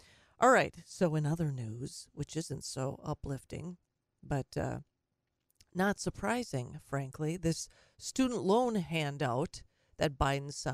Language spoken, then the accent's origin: English; Minnesota, United States; accent: Minnesota; No, it's in Fargo, that's my Minnesota accent.